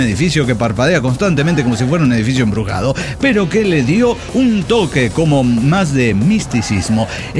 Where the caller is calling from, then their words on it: Santa Fe, Argentina; de Santa Fe, Argentina.